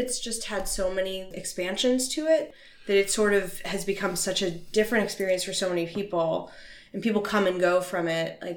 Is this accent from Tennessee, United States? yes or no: no; New Jersey, United States; I grew up in New Jersey.